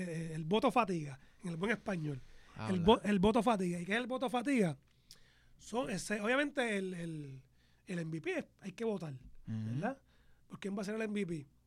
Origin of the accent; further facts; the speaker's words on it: Puerto Rico; nosotros que somos de Puerto Rico